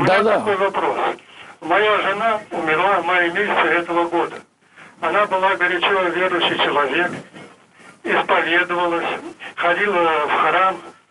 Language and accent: Russian; Tomsk Oblast, Russia; я из Томской области.